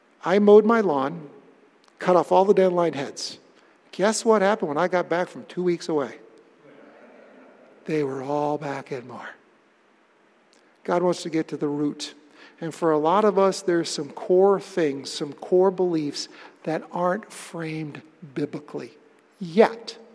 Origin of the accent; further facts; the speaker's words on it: Webster, New York, United States; loved growing anything you can imagine on the little piece of property we had growing up in Webster, New York.